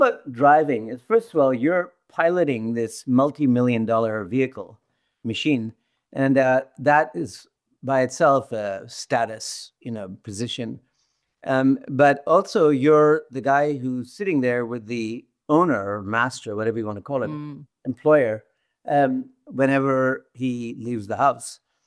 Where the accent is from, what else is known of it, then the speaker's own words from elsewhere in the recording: Lahore, Punjab, Pakistan; When I was, you know, a kid growing up in Lahore, I played with anybody and everybody who showed up.